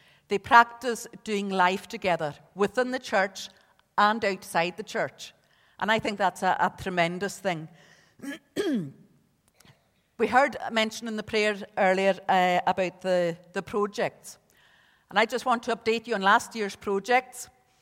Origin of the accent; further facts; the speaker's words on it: Isle of Lewis, Scotland, United Kingdom; English is a second language; now in Ballymena, United Kingdom; even though I have been over here for 25 years, I'm still very much Scottish, very much from the Isle of Lewis, and I'll always be a blowin.